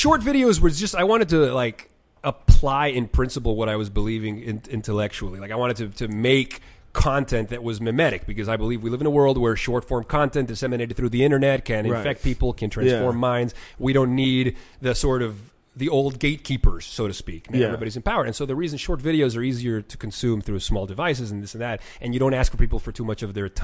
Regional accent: Venezuela; Well, I grew up in Venezuela, and I went to international school.

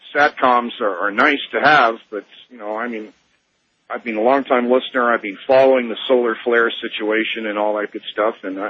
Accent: Canada; I'm from Canada, okay. I'm ex-military myself.

